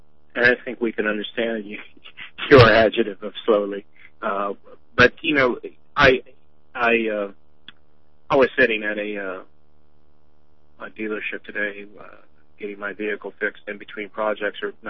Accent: Midwest, United States; Being a Midwesterner, tornadoes are very frightening

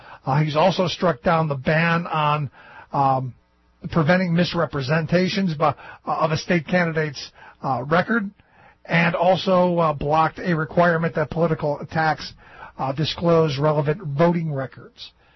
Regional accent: Cleveland, Ohio, United States; half an hour east of my hometown of Cleveland

